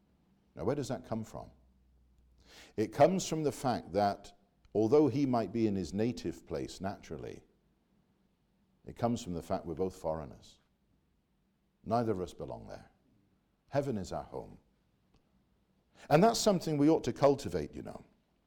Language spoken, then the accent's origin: English; United Kingdom; now in Canada; It's a Canadian vote and I'm a Brit. I'm not eligible to vote.